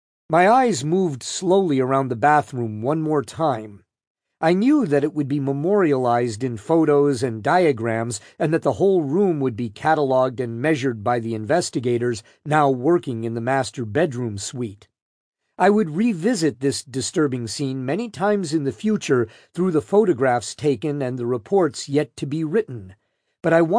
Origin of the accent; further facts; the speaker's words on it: California, United States; moved away as an adult; I'd first arrived in the valley from my home state of California to attend law school at Arizona State University in August 1981.